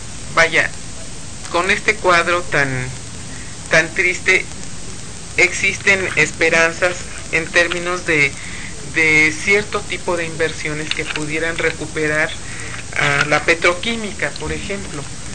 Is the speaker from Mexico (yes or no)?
yes; Mexico; como mexicanos debiéramos sensibilizarnos